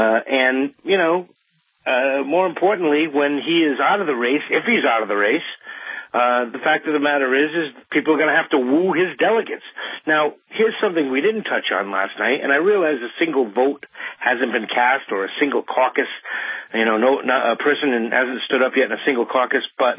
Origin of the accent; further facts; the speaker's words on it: Massachusetts, United States; I don't know how they make any inroads in places like Pennsylvania or my home state of Massachusetts.